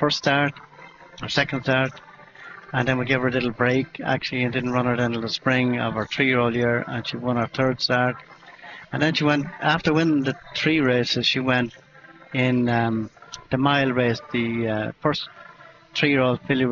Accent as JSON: {"language": "English", "country": "Ireland", "said": "because we're all Irish, man."}